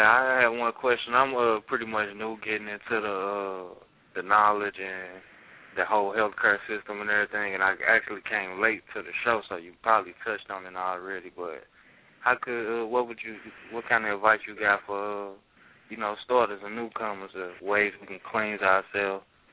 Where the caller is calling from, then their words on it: St. Louis, Missouri, United States; calling from St. Louis, Missouri.